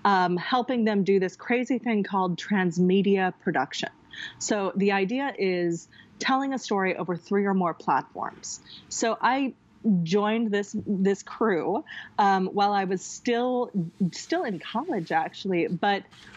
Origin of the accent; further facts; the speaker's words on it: Southwest, United States; now in New York, United States; So I grew up in the American Southwest, and I moved to New York because I wanted to do theater, you know, with a big capital T.